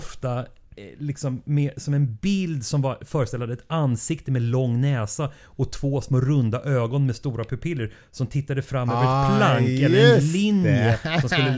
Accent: Stockholm, Stockholm County, Sweden; Ibland som stockholmare när man säger New York, man får bli nasal

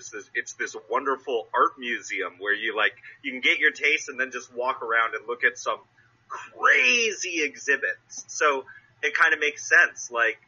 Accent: California, United States; I grew up in the Santa Cruz Mountains, so driving windy roads is my thing.

